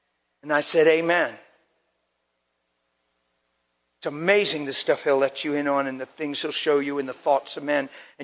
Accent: East Coast, United States; Oh, I'm in California. I got you. No, I got you. I'm from the East Coast.

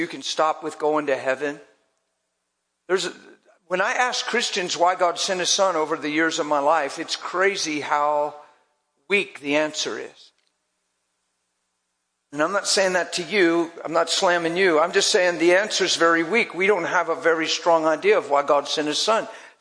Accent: East Coast, United States; now in California, United States; You know, I'm all the way out in California. I'm from the East Coast.

